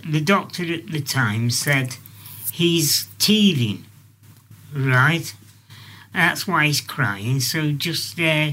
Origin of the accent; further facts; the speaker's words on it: Scotland, United Kingdom; born there; where I was born in Scotland, in Ayrshire, 1961.